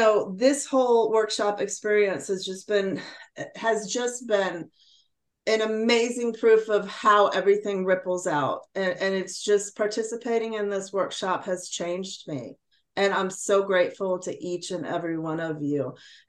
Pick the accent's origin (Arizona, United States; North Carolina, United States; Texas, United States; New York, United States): Texas, United States; Plano; I grew up in Plano, Texas, for the most part, which is a very great school district, 98% white.